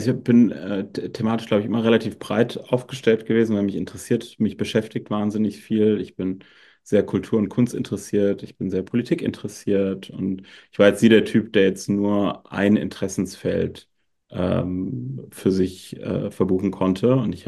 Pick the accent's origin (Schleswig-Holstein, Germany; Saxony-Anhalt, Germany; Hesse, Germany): Hesse, Germany; Frankfurt; ich bin in Frankfurt groß geworden